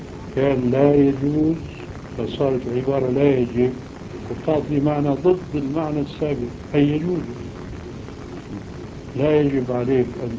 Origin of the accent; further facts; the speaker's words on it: Aleppo, Aleppo Governorate, Syria; وأنا من حلب